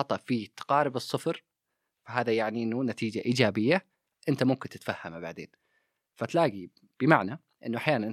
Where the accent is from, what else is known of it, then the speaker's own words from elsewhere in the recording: Saudi Arabia; moved away as an adult; now in Japan; أنا كشاب سعودي يعني خلينا أقول قضيت يمكن 8 سنوات لحد الآن يعني، وما زالت يعني ممكن كرحلة كاملة يمكن حوالي 10 سنوات بين السعودية واليابان